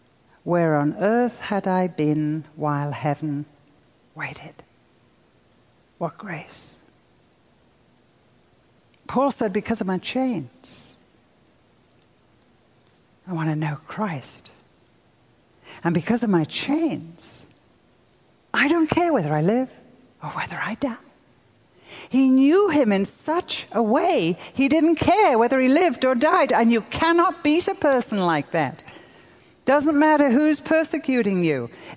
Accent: United Kingdom; Now, that's very interesting to me because I'm European. I'm British.

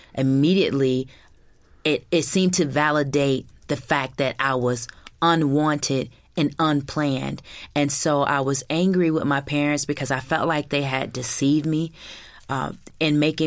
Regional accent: Michigan, United States; I'm from Michigan.

